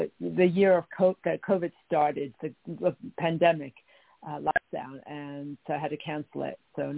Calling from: New York, United States; I'm calling from New York.

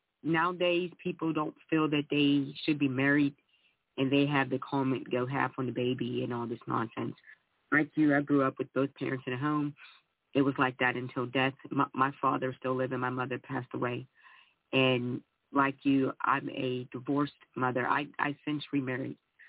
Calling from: Pittsburgh, Pennsylvania, United States; From Pittsburgh, Pennsylvania

